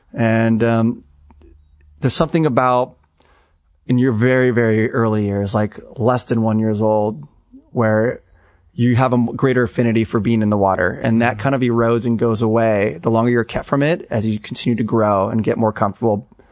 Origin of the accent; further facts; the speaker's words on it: Canoga Park, California, United States; Yeah. I grew up in Canoga Park, or at least that was the house I was born into, and got my first taste of the water there.